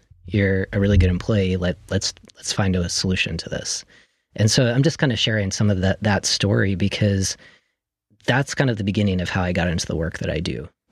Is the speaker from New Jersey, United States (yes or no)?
no; Florida, United States; I grew up in Florida in a suburban area in the 80s and 90s.